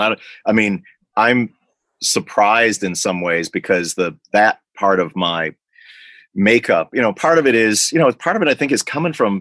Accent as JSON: {"language": "English", "town": "Libertyville", "region": "Illinois", "country": "United States", "tie": "born or raised there", "said": "there was a substantial Black Lives Matter protest in my hometown of Libertyville, Illinois, a town where I was once the only Black person"}